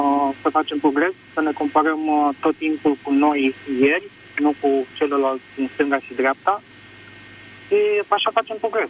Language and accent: Romanian; Bucharest, Romania; sunt din București.